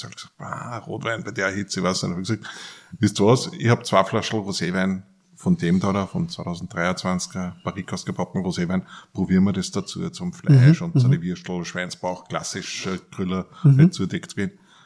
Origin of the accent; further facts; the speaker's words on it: Upper Austria, Austria; bei uns im oberösterreichischen Traunviertel, ich komme aus der Mostzentrale Oberösterreich, sage ich immer, bin ich daheim und aufgewachsen.